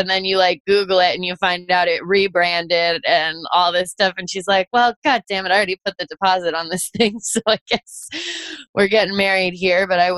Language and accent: English; Virginia, United States; I grew up in Virginia too.